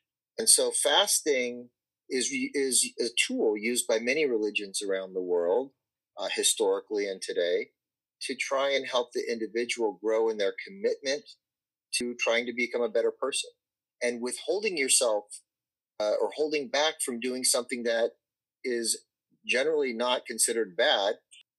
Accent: Arizona, United States; I'm an American kid from Arizona. Now, you would think I'd have a hard time growing up in a place like Arizona

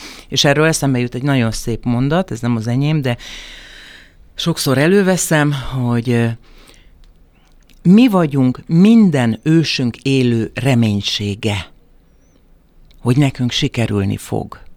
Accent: Hajdúnánás, Hajdú-Bihar, Hungary; now in Budapest, Hungary; egy 5 gyerekes családban elsőként születtem, tehát én voltam, aki először fölköltöztem Hajdonánásról Budapestre

